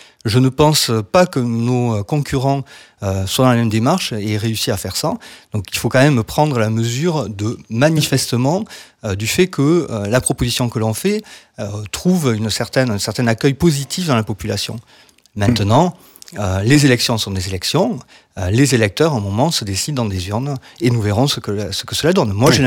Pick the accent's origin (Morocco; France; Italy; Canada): France; Moissac, Occitanie; born there; C'est une ville, bien que n'y étant pas né, je suis né à Moissac.